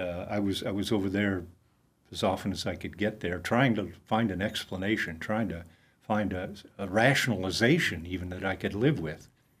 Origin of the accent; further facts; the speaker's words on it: United States; So I thought, well, you know, I'm an American.